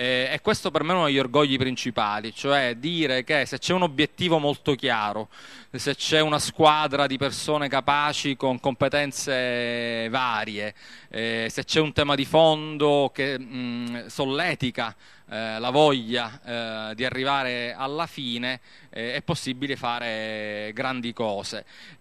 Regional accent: Sicily, Italy; sono siciliano, la cosa mi ha toccato tanto per ovvi motivi.

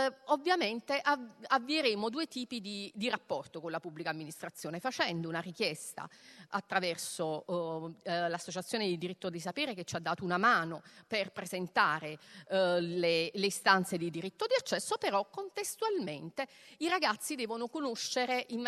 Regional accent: Campania, Italy; Perché ovviamente vengo dalla Campania

